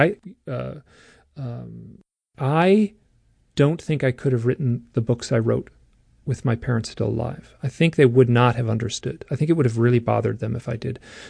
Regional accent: Midwest, United States; And like her, I grew up in the Midwest

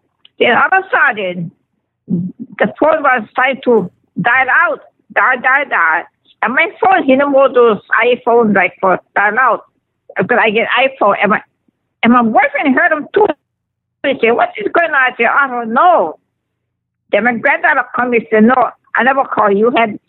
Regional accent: Kohala, Hawaii, United States; born there; And I was born in Kohala.

